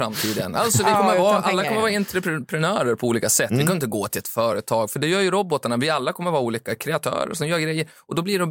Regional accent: Timrå, Västernorrland County, Sweden; som i lägenheter som såg ut som där jag kommer från, Timrå, där hade de en bastu i.

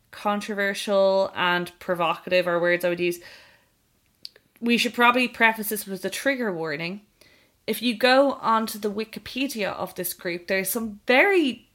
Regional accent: Ireland; And as Irish people, that's not something you and I are going to fully understand.

